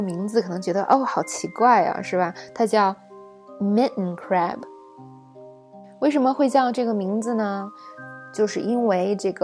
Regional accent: China; 我们中国人想起来的大闸蟹就是好吃，外国人想起大闸蟹就是戴着手套的螃蟹。

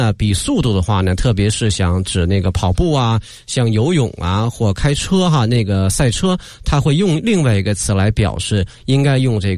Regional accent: China; 那么对我们中国人来讲呢

